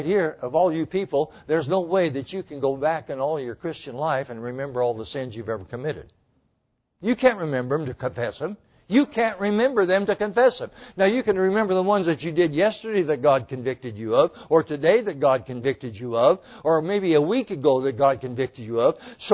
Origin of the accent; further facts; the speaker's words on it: Montana, United States; When I was a kid, growing up in Montana on the ranch, my dad, being a Catholic